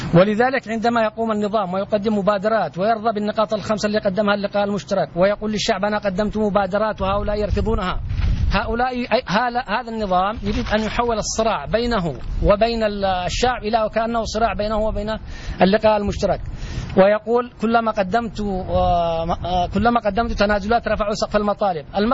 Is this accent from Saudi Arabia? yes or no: no; Taiz, Taiz Governorate, Yemen; وأحيي أهل تعز وأنا من أبناء تعز من هذا المكان